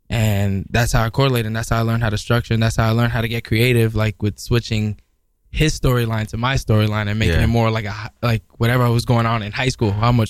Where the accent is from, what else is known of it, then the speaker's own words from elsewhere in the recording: New York, United States; I'm originally from the Bronx, man. BX stand up, uptown.